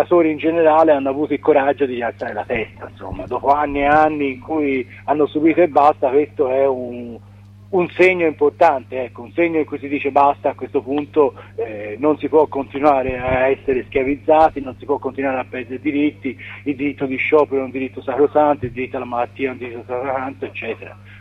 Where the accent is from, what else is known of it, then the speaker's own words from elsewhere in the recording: Florence, Tuscany, Italy; al mio sindaco di Firenze, sono di Firenze